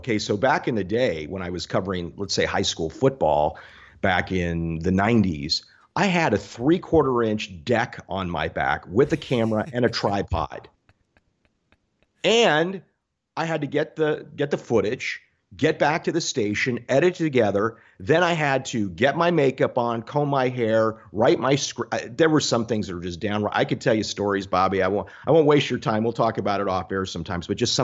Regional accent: Washington, United States; Anyway, I get to go cover this huge event in my hometown with Ichiro, doing all these stories, going live back to Denver.

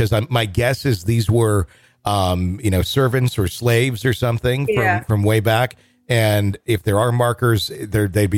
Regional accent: Wisconsin, United States; I live in Arkansas, in Northwest Arkansas now. I grew up in Wisconsin.

